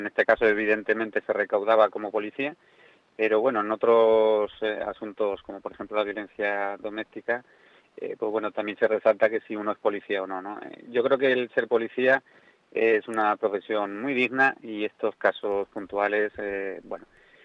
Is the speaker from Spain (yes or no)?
yes; Spain; Somos españoles y eso lo llevamos en los genes.